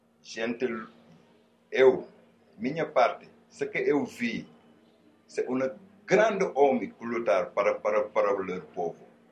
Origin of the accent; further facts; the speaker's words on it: Senegal; born there; Portuguese is a second language; Eu nasci na cidade chamada Ambur, no Senegal.